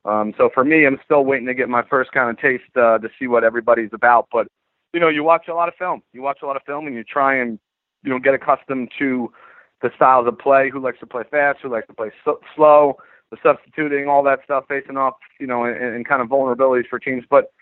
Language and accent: English; New York, United States; Those are things growing up on Long Island I had no idea about.